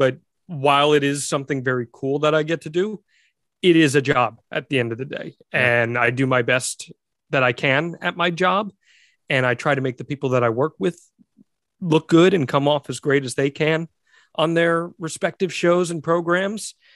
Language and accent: English; New Jersey, United States; born there; Bergen County. I was born in Bergen County.